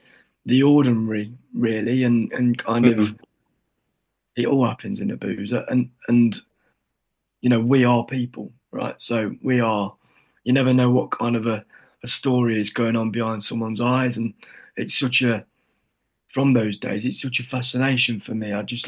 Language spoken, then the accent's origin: English; Little Eaton, East Midlands, United Kingdom; I'm from Little Eaton